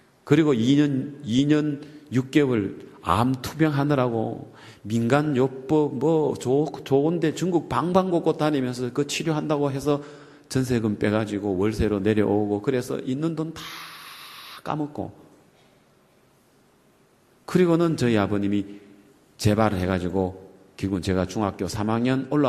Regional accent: Daegu, South Korea; born there; 저는 대구, 쟤는 대구 출생이고 우리 부모님은 경남 합천, 두 분 다 이제 합천 사람인데

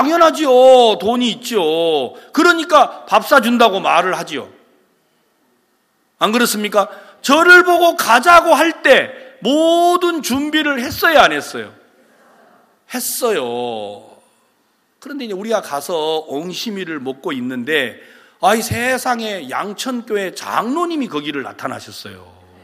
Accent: South Korea; 우리는 유태인이 아니에요. 우리는 이방인이에요. 한국 사람이다.

